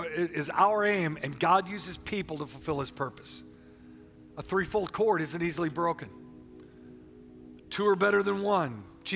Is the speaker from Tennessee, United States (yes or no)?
no; Missouri, United States; for me, I grew up in Missouri. I could have said, yeah, I'm out of the mainstream. I'm in a forgotten place here.